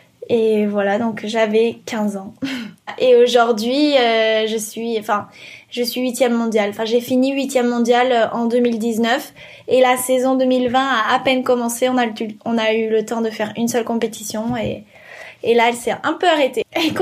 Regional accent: the Alps, France; now in Bayonne, France; Je suis originaire des Alpes et j'ai déménagé il y a 8 ans dans le Pays Basque avec ma maman et ma sœur.

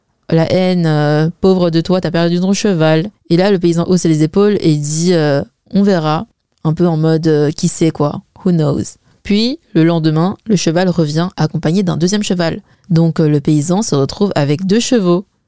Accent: China; Peut-être parce que je suis chinoise et en cours de chinois, j'ai appris une histoire.

